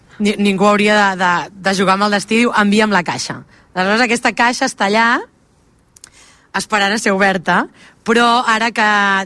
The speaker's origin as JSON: {"language": "Catalan", "town": "Barcelona", "region": "Catalonia", "country": "Spain", "said": "soc de Barcelona"}